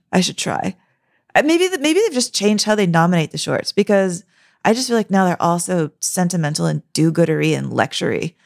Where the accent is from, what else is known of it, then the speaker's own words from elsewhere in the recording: United States; I'm an American who can't tell the difference, so I don't know.